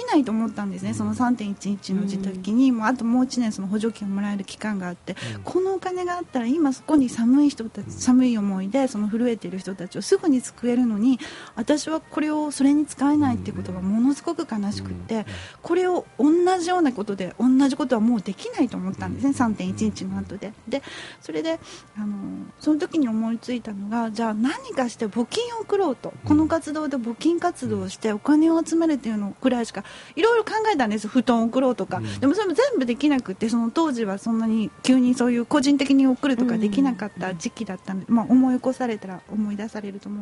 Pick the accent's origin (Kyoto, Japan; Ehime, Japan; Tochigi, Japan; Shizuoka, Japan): Kyoto, Japan; 私もまあ京都生まれの京都育ちなので